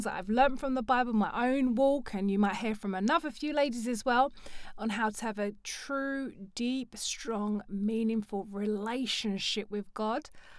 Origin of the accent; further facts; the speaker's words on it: London, United Kingdom; I'm born and bred in London. I love London.